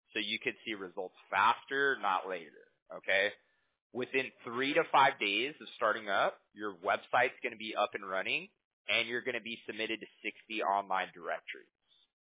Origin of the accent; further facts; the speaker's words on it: Huntington Beach, California, United States; Yeah, I grew up in Huntington my whole life. Yeah, I love it here, you know.